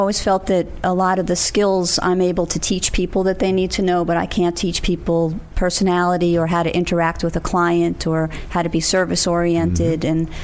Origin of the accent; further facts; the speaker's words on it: Staten Island, New York, United States; I grew up on Staten Island, and that's where we interacted as a family.